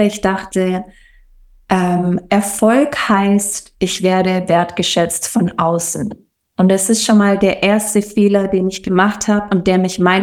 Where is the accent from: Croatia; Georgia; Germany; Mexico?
Germany; Sigmaringen, Baden-Württemberg; Ich bin aufgewachsen im Süden von Deutschland, in einem kleinen Städtchen, das nennt sich Sigmaringen, und das war voll schön.